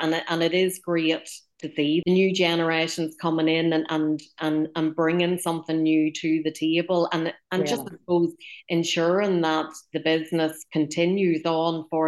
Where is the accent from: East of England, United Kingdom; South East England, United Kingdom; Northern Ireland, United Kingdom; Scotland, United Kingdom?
Northern Ireland, United Kingdom; growing up in Northern Ireland myself